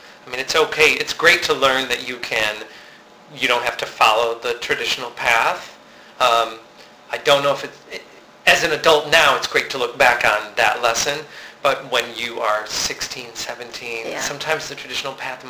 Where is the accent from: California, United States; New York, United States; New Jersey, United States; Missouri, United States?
New York, United States; Syracuse; So I had my hometown of Syracuse. I'd go back there.